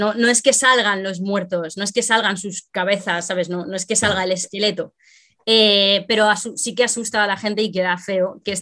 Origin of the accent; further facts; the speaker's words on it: Spain; moved away as an adult; yo crecí en provincias, en España hay esta cosa de las provincias, ¿no? Como, tú tienes siempre la sensación como de que el mundo tiene lugar en otros sitios y tú eres de provincias. Entonces yo cumplí 18 y quería irme.